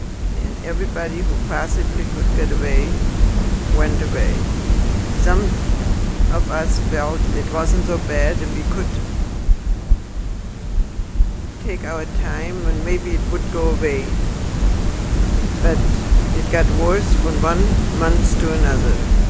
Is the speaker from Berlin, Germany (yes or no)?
no; Gau-Odernheim, Rhineland-Palatinate, Germany; moved away; I came from Gaudenheim in Rheinhessen.